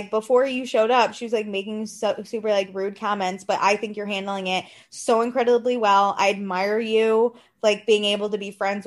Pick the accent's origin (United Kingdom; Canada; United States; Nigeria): United Kingdom; yeah, I'm British.